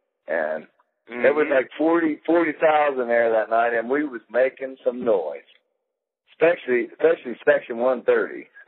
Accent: Colton, Ohio, United States; I grew up in Jackson County, which is Southern Ohio, a little town called Colton, Ohio, 600 people.

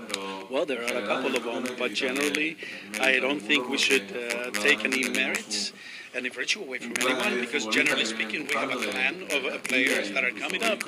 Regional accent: Andalusia, Spain; English is a second language; he's also close to my hometown in Andalus

